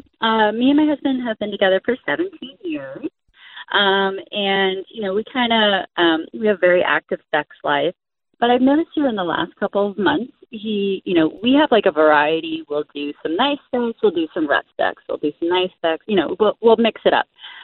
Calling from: Ohio, United States; I'm from Ohio and came out to California to escape all the humidity.

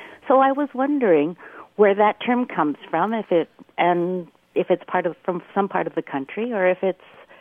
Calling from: Honolulu, Hawaii, United States; from Honolulu.

